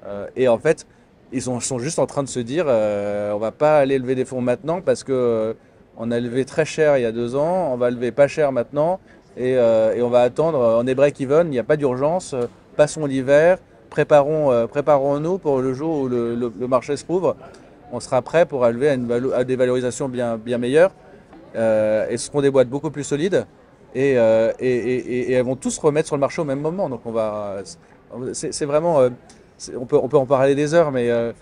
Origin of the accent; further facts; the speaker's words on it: France; la France, qui est un pays que je connais bien puisque je suis français